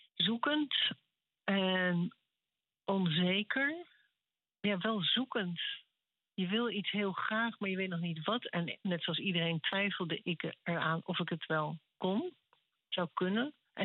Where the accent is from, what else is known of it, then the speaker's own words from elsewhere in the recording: Laren, North Holland, Netherlands; Ik ben inderdaad geboren in Laren, ten Olseweg.